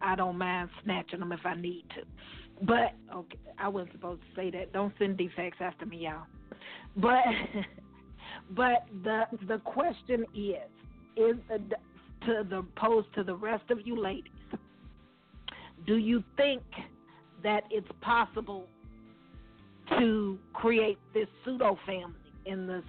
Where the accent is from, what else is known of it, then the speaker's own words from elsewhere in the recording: Georgia, United States; because I'm from South Georgia. I'm from the country. And I still kind of conduct myself as country